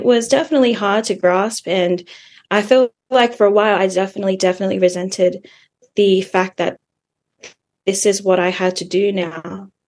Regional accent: Australia; especially like being in Australia and growing up in Australia

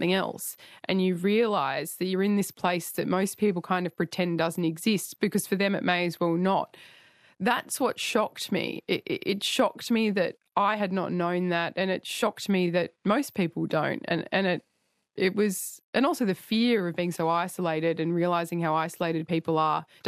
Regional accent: Australia; And we're all Australian, right?

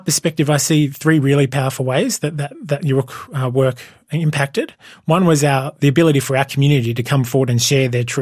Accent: Melbourne, Victoria, Australia; Yeah, so I grew up in Naarm here in Melbourne. So my family comes from Framlingham down in southwestern Victoria, but yeah, grew up here in Melbourne.

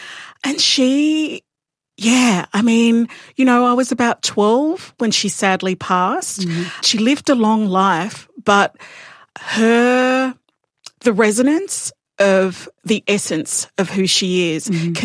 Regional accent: Rakunut, East New Britain, Papua New Guinea; I am from Rakunut villages and so close to the ocean.

